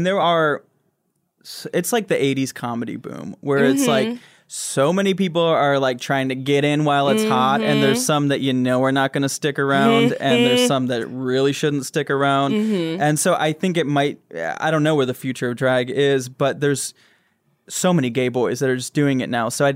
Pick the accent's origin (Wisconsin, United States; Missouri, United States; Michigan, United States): Michigan, United States; Grand Rapids; Grand Rapids, Michigan.